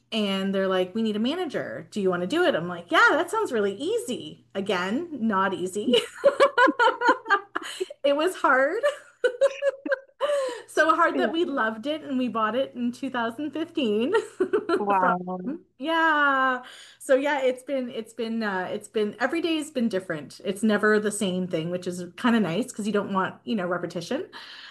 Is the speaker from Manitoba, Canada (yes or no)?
no; Ottawa, Ontario, Canada; born there; I was born here in Ottawa, Canada. My parents, my mom and dad are from Brazil.